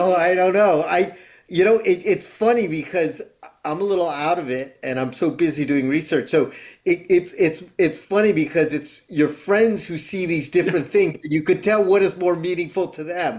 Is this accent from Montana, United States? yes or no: no; Connecticut, United States; now in New York City, United States; Born in New York, raised in Connecticut.